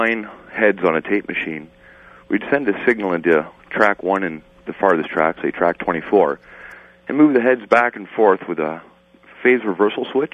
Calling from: Salt Spring Island, British Columbia, Canada; Yeah, I'm calling from Salt Spring Island.

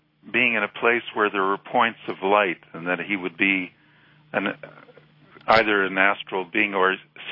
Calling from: Burlington, Ontario, Canada; I'm calling from Burlington, Ontario.

